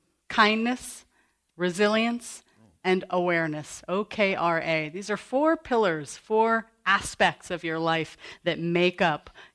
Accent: Berkeley, California, United States; So I have this poignant childhood memory. I grew up in Berkeley. I was raised by two parents who were Irish Catholic in their upbringing, who moved to Berkeley before I was born

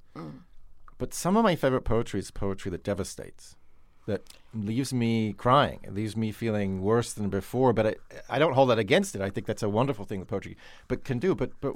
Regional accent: England, United Kingdom; I'm just because I'm English.

